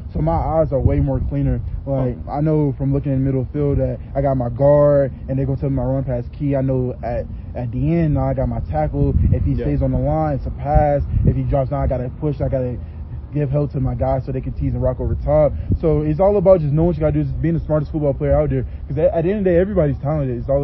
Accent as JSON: {"language": "English", "region": "the South", "country": "United States", "said": "You know, I'm from the South, so the phrase next man up always comes to my head."}